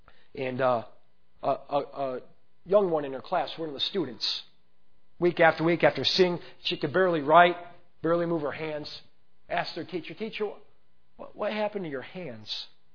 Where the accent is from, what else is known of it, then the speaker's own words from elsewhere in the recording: Chicago, Illinois, United States; born there; now in Terre Haute, United States; I wasn't born and raised in Terre Haute. Born up in Chicago. Man, what a difference of life down here.